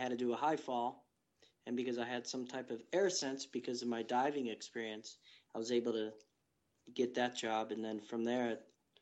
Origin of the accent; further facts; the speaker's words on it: Chicago, Illinois, United States; and then I'm originally from Chicago, so there's a lot of theater and improv in Chicago.